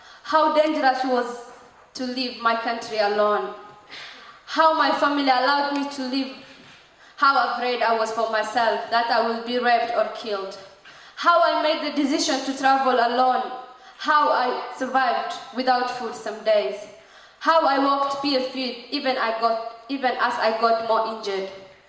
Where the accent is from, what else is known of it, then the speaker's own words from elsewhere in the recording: Somalia; now in Australia; I'm from Somalia. This is the East of Africa. But I call myself like a child of Africa, but a woman of Australia.